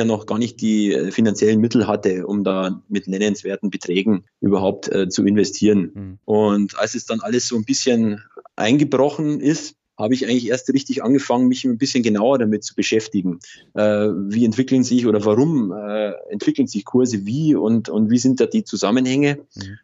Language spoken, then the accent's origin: German; Bavaria, Germany; ich komme aus Oberbayern, aus der Nähe von Ingolstadt.